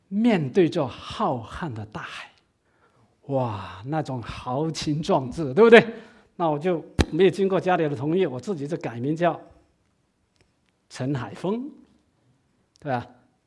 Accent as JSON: {"language": "Chinese", "region": "Guangdong", "country": "China", "tie": "born or raised there", "said": "我是广东人，广东人，出生在那个广东最北的一个山区，在乡下里面出生。"}